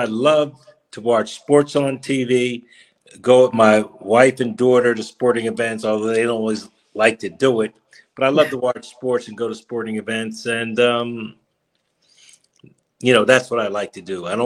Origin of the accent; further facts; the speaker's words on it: Trenton, New Jersey, United States; blessed to be born and raised in Trenton, to … who came up here from Charleston. Have a wonderful sister, my only sibling, and wonderful nephews, Palmer and Walker.